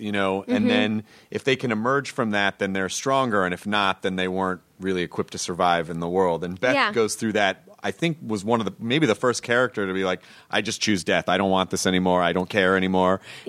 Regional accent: the South, United States; You know, like I grew up in the South.

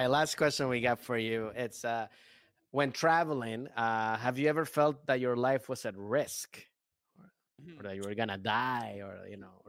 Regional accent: East Coast, United States; now in Los Angeles, United States; I was used to that because I grew up in the East Coast.

